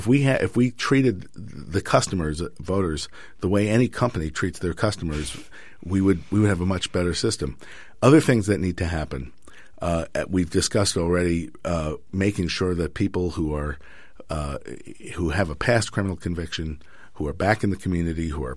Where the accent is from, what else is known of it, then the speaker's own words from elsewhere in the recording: New York, United States; Now, I say this, I'm coming from New York. We have no early voting.